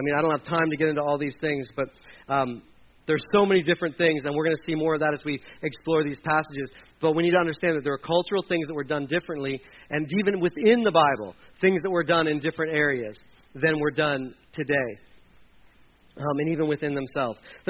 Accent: Delaware, United States; I grew up in Delaware, and I'm not exaggerating.

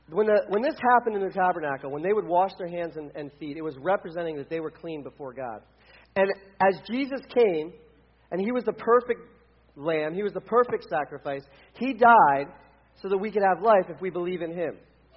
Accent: Delaware, United States; I'm from Delaware.

